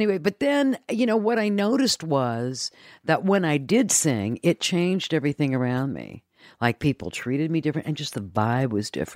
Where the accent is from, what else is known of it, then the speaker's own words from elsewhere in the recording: Columbus, Ohio, United States; as a kid growing up in Columbus, Ohio.